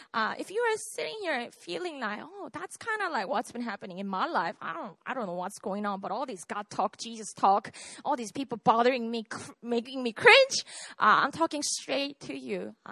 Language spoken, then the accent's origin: English; Busan, South Korea; also born or lived in Seoul; I was born and raised in Busan, and I moved to Seoul when I was 18 to go to the college that I got into.